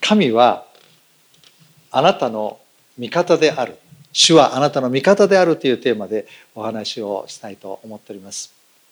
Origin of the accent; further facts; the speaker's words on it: Setagaya, Tokyo, Japan; 東京の世田谷三軒茶屋で生まれ育ちました。